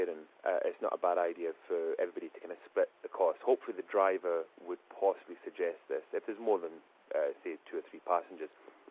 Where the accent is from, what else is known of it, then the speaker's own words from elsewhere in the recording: United Kingdom; Now, us being British, we don't discuss money.